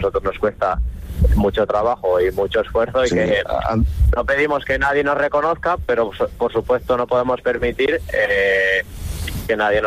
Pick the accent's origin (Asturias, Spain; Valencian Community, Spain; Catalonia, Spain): Asturias, Spain; Sí, yo soy asturiano y además creo que con este artículo me volví casi más asturiano de lo que era.